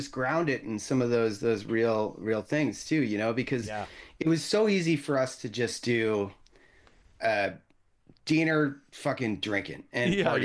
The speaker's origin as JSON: {"language": "English", "town": "Peterborough", "region": "Ontario", "country": "Canada", "tie": "born or raised there", "said": "Like, I grew up in Peterborough, Ontario."}